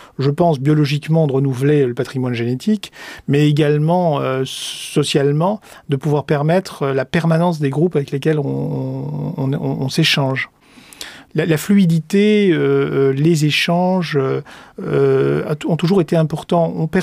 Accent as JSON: {"language": "French", "country": "New Caledonia", "said": "En tout cas, chez nous en Calédonie, le voyage primordial, par exemple, est un souvenir très lointain."}